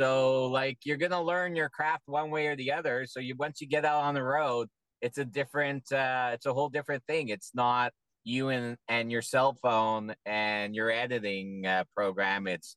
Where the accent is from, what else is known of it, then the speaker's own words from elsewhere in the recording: Canada; I'm a Canadian performer.